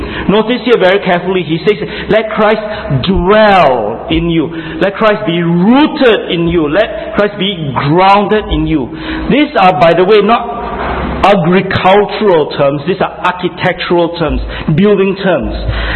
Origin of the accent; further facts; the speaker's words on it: Singapore; at the end of the day, I am still a Singaporean.